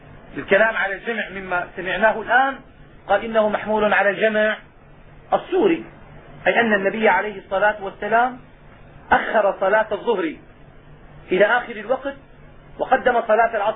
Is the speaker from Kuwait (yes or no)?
yes; Kuwait; فما يفعله الناس اليوم هنا عندنا في الكويت